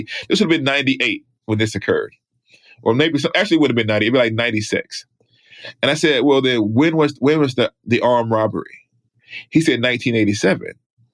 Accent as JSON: {"language": "English", "region": "Alabama", "country": "United States", "said": "Oh, I'm from Alabama. I don't know what you're talking about."}